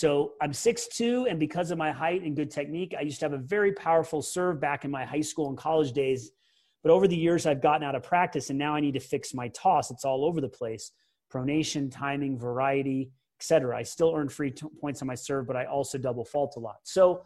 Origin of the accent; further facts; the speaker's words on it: Peoria, Illinois, United States; born there; I was born in Peoria, Illinois. My family is from Peoria, and last time I was back there was about a year and a half ago.